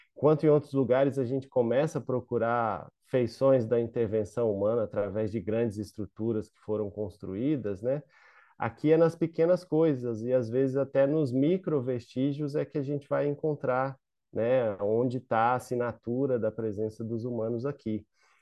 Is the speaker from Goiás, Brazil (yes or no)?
yes; Goiás, Brazil; pessoas da minha família que viviam dessa pequena agricultura, né, lá em Goiás. E o lugar onde eu cresci, passei minha infância, né, entre os dias na cidade para estudar e as atividades que meu pai fazia